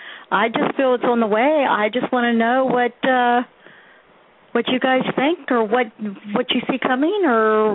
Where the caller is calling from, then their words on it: Ohio, United States; I'm calling from Ohio.